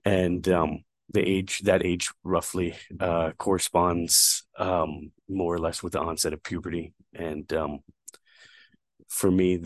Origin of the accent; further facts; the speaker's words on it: Brooklyn, New York, United States; I was born and raised in Brooklyn in the 1980s. I was born in the mid 70s, so the 80s was basically my childhood.